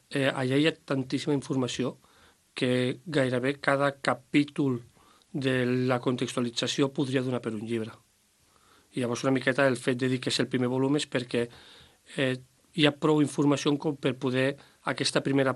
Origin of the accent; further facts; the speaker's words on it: Sant Sadurní d'Anoia, Catalonia, Spain; jo vinc de Sant Sadurní d'Anoia i allà hi ha moviment